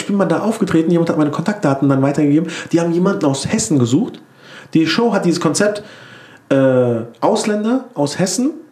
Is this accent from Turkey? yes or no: yes; Turkey; Ich so, ah, oh, fuck, sowas sollte es als Türke gar nicht geben, weißt du.